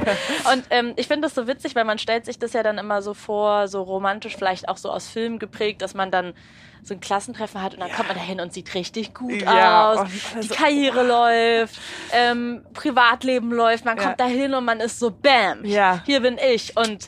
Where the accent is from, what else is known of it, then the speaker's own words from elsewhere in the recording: Berlin, Germany; Ich komme aus Berlin und ich bin nicht rausgekommen von da, wo ich herkomme. Ich komme aus einem Ort und ich habe mich in dem kaum weiter bewegt.